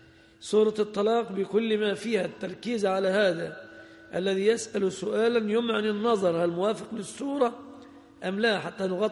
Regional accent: Egypt; فالوضع عندنا في مصر صداق المرأة يتمثل في ثلاثة أشياء الغالب

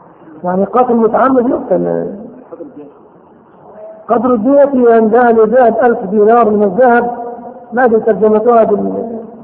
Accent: Egypt; ولكن عندنا في مصر نظام العقبات ملغي في بلادنا

